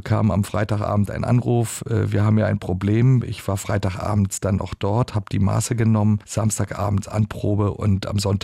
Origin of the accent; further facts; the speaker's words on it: Berlin, Germany; weil ich bin eigentlich als Berliner eine echte rheinische Frohnatur.